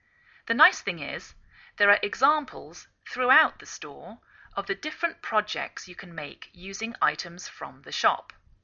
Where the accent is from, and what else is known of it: England, United Kingdom; now in United States